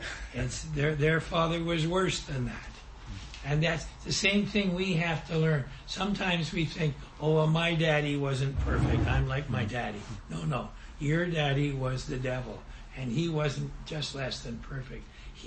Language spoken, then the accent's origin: English; Canada; born there; Now, I was born in Canada.